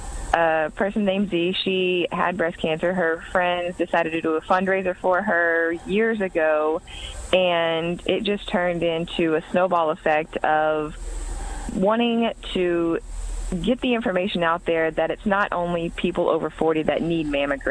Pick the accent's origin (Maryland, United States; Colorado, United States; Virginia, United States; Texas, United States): Texas, United States; I am from Texas.